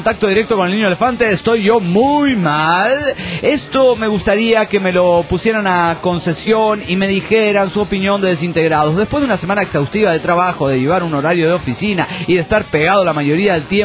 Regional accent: Bogotá, Colombia; de Bogotá, Colombia.

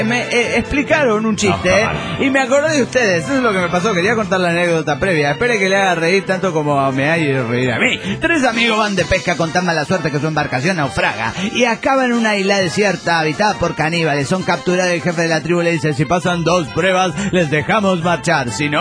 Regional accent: Jujuy, Argentina; estoy vivo en Jujuy y ahora estoy en Bolivia.

